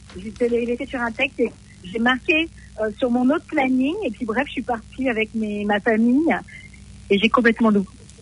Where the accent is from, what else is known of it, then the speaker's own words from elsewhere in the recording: Provence-Alpes-Côte d'Azur, France; Je viens de la Côte d'Azur